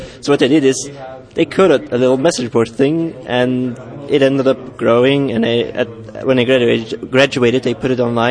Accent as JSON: {"language": "English", "country": "Belgium", "said": "I'm from Belgium."}